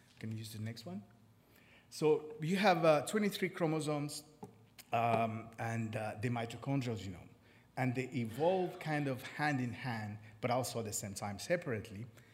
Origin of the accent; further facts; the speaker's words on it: Montreal, Quebec, Canada; I'm from Montreal. I did my PhD at McGill University. I've been at UCI for 12 years.